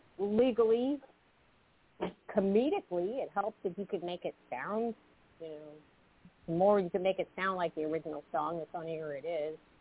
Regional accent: South Carolina, United States; now in New Jersey, United States; I'm from South Carolina, and now I live in New Jersey.

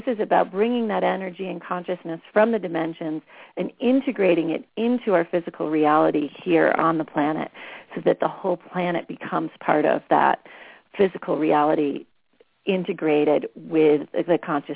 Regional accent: New England, United States; I grew up originally on the East Coast in New England, and I spent a huge amount of time as a youth in Europe traveling there.

